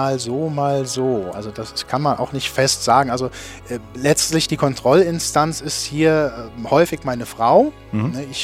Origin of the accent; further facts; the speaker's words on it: Elkenroth, Rhineland-Palatinate, Germany; born there; War uns auch persönlich nicht unbekannt, weil ich komme gebürtig aus Elkenroth.